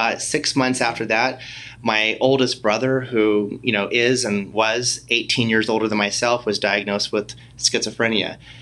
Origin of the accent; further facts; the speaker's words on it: Whittier, California, United States; I grew up in Whittier, California. I'm the youngest of six kids, and a very, very Catholic family.